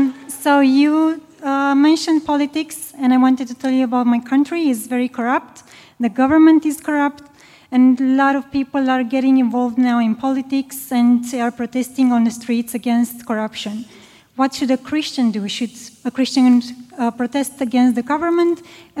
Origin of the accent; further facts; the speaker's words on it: Romania; I'm from Romania.